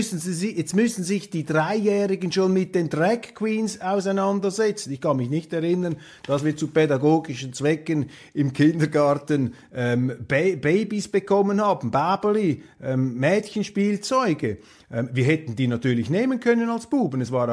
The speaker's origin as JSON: {"language": "German", "country": "Switzerland", "said": "Überall, wo ich hinkomme als Schweizer, sagen sie mir, bleibt auf jeden Fall Schweizer"}